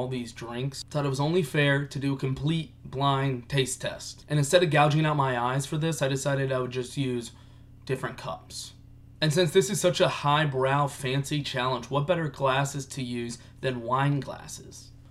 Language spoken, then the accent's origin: English; Texas, United States; I'm a Dr. Pepper fan. I'm from Texas.